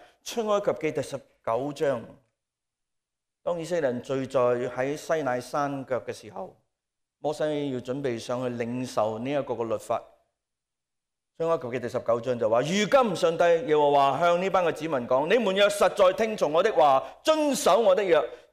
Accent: Hong Kong; 可能我们香港人文学未必那么好，不过我们其实经常都用类似的东西

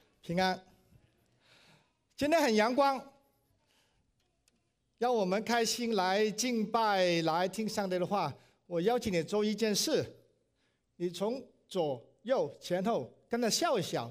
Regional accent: Hong Kong; born there; Chinese is a second language; moved away; also born or lived in Guangdong; 我是广东人，香港出生的，我的普通话是蛮普通的。我那个1968年移民呢，当时还没信耶稣啊。

